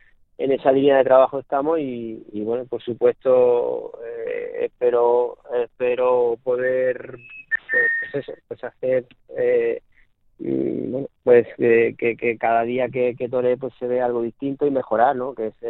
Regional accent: Lorca, Region of Murcia, Spain; es un sueño para mí, para todos los murcianos, para todas las personas de mi tierra, de Lorca

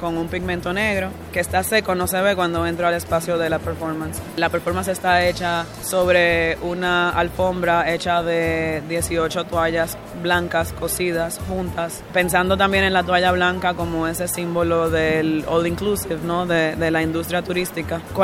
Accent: Dominican Republic; estaba tratando de entender cómo la gente en el norte global percibía mi identidad como mujer dominicana

